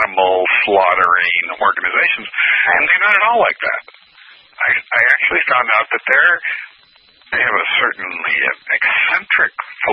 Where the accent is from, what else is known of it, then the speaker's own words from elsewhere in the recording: East Coast, United States; now in California, United States; because I was raised on the East Coast, and you had to be sarcastic or die.